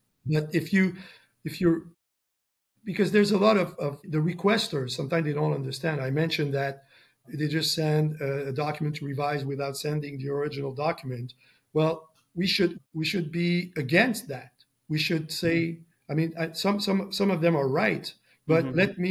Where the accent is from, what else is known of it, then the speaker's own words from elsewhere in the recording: Montreal, Quebec, Canada; So for sure, I'm going to be there. It's in my hometown.